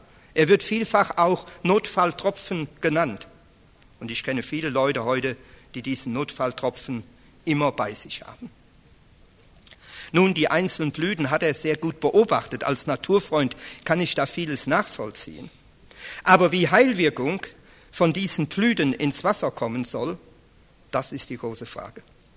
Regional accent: Hesse, Germany; denn ich bin aus Hessen.

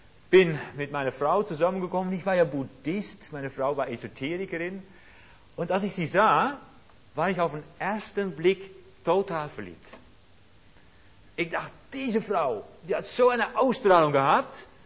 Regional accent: Netherlands; Also, ich bin Holländer und ich habe zu Hause auch mal ein bisschen was Drogen genommen.

